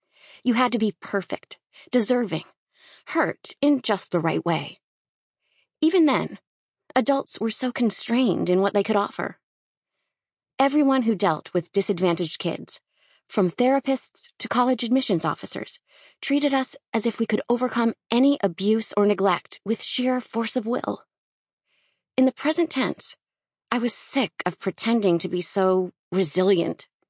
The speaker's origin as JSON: {"language": "English", "region": "Minnesota", "country": "United States", "tie": "born or raised there", "said": "When I was growing up in Minnesota, my mom was the smartest person I knew, besides a few doctors."}